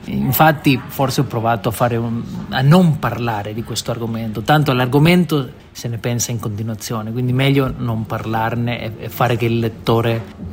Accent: Argentina; è da una parte molto difficile scrivere in Argentina, o essendo argentino della mia generazione, che io non ho proprio vissuto la dittatura, sono nato durante la dittatura

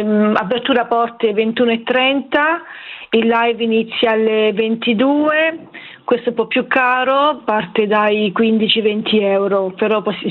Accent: Madrid, Community of Madrid, Spain; chiamo da Milano, in realtà vengo da Madrid.

